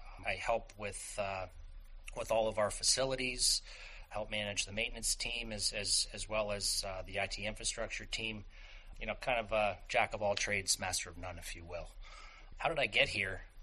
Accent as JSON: {"language": "English", "town": "Erie", "region": "Pennsylvania", "country": "United States", "tie": "born or raised there", "said": "Born and raised in Erie, went to Cathedral Prep."}